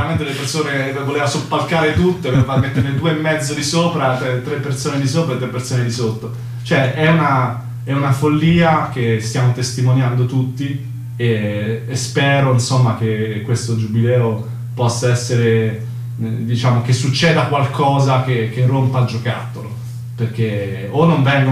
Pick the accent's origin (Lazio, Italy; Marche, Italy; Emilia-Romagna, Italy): Marche, Italy; come sono cresciuto io nelle Marche, il pellegrino non è per niente un complimento, no? Nel senso, già marchigiani siamo abbastanza tirchi